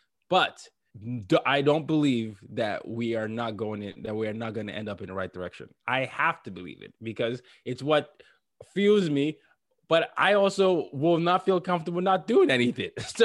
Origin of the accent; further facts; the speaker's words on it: Nigeria; I have to tell people I'm from Nigeria, because they're like, well, are you sure? You're English?